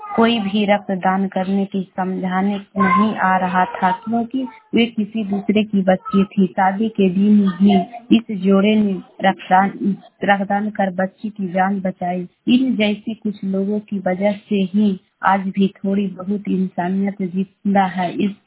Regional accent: Bihar, India; now in Shekhpura, India; मैं गोवा से शेखपुरा से बोल रही हूँ। मैं पटना जिला के रहने वाले हूँ।

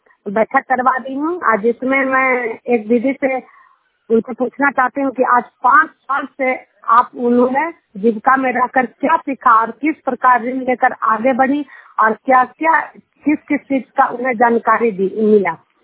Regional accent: Juniyar, Bihar, India; और मैं जुनियार गांव हिस्सा प्रखंड नालंदा जिला के निवासी हूँ

